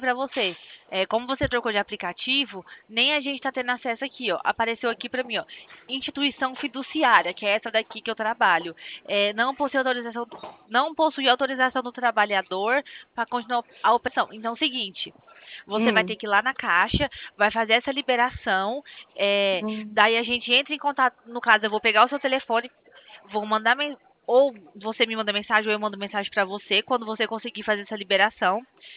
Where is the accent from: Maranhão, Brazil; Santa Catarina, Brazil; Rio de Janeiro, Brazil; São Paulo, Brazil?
São Paulo, Brazil; Presidente Prudente; Eu sou aqui de Prudente, do estado de São Paulo.